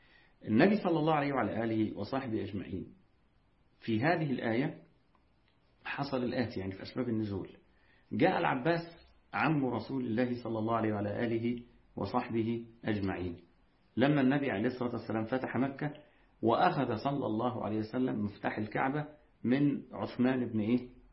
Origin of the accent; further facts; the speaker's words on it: Egypt; يعني زي ما بنقول عندنا كمصريين بطنه هي اللي مليانة مش عينه اللي مليانة